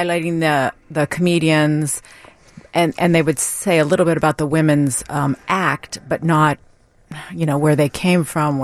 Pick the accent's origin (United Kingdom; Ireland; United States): United States; San Diego, California; California, San Diego.